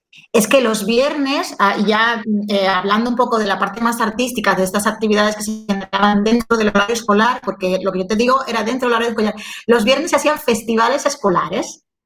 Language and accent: Spanish; Dominican Republic; de cómo me educaron y cómo crecí en República Dominicana